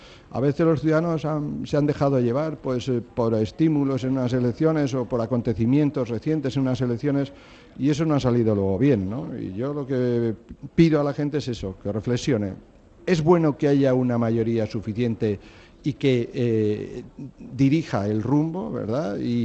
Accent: Spain; como españoles

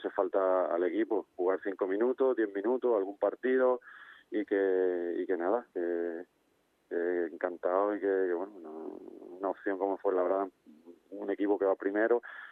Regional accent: Seville, Andalusia, Spain; yo soy canterano del Sevilla, que soy sevillano, que soy sevillito

